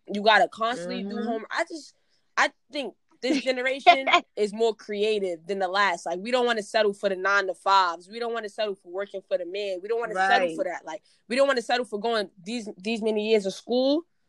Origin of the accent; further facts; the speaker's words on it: New York City, New York, United States; Yeah, 22. I'm from Harlem.